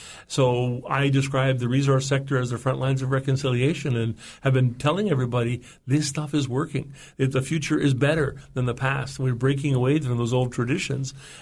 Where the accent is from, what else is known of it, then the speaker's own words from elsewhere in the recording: Whitehorse, Yukon, Canada; now in Juneau, United States; I'm actually a UConner. So I was raised in the real north, not down here along the southern coast in the rainforest. So I was raised in Whitehorse